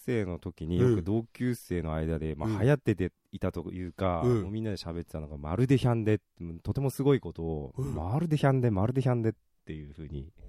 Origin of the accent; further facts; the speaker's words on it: Agano, Niigata, Japan